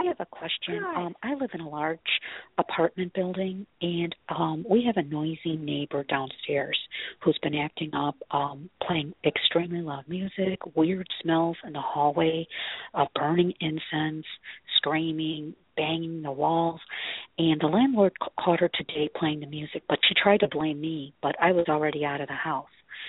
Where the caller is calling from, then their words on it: Chicago, Illinois, United States; I'm calling from Chicago.